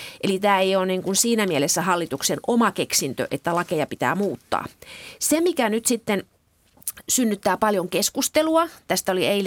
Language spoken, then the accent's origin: Finnish; Kemi, Lapland, Finland; Kasvoin Kemissä